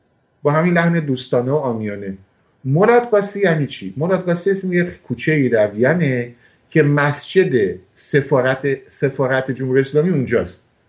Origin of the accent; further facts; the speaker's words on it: Iran; ما ایرانی ها خیلی عقب تر از کشور عربی هستیم